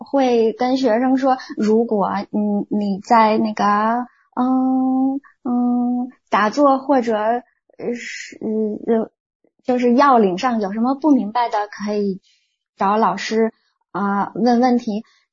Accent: China; 反正我去的时候就我一个中国人

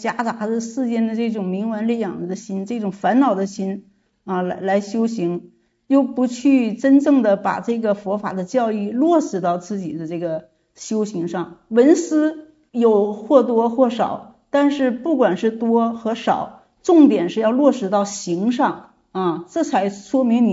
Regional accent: Northeast China, China; accent: Northeastern Mandarin; 我们东北话拉胯了，

